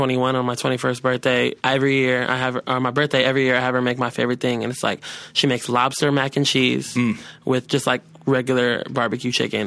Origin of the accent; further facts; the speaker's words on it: Seattle, Washington, United States; I'm from Berrien, White Center area, so that's like southwest. It's like south, just south of West Seattle.